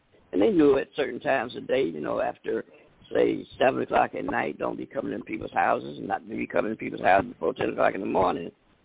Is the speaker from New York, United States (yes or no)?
no; Tuskegee, Alabama, United States; When I was a boy, growing up in Tuskegee, we had a boy named Daniel Anderson.